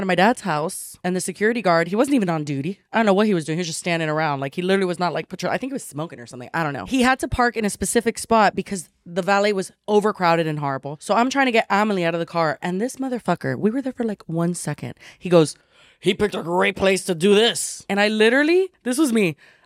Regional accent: Miami, Florida, United States; I was born and raised in Miami, but.

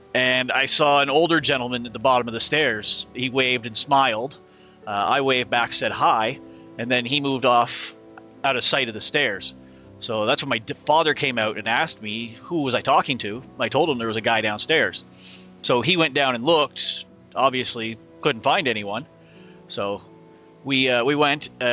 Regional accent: East Coast, United States; I was born on the East Coast to a family of undertakers. So I actually grew up inside a funeral home.

